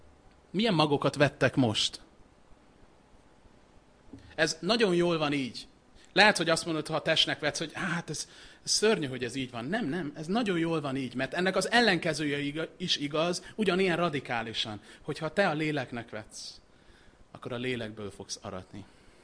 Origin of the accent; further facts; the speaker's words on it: Budapest, Hungary; Angyalföldi gyerek vagyok. Mezőgazdaságot azt nem láttam túl sokat ott.